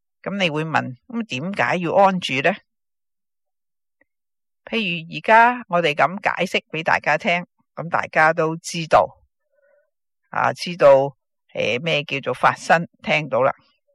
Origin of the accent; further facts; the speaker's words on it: China; 呢、这个床呢唔同我哋中国人瞓觉嘅床